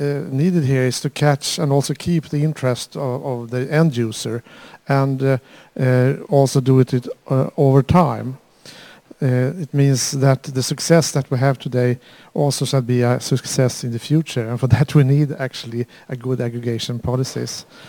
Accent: Sweden; I'm from Sweden, and Sweden is actually number 4 or 5 aggregator to Europeana. We are 9 million inhabitants living out in the forest of Northern Europe.

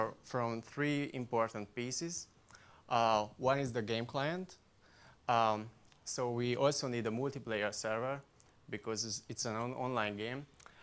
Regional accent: Szeged, Csongrád-Csanád, Hungary; English is a second language; I'm from Szeged

